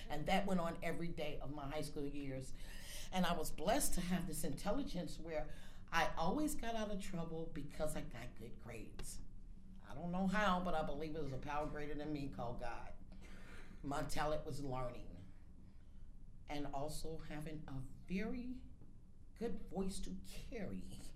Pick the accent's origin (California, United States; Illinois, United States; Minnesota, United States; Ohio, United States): Illinois, United States; Riverdale; My ex-husband would always send me back to my hometown, which I'm from, Riverdale, Illinois